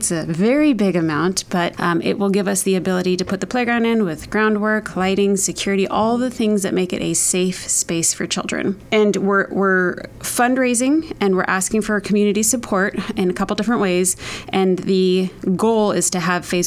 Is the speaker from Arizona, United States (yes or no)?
yes; Arizona, United States; So, Arizona. But we moved out here because my husband is from this area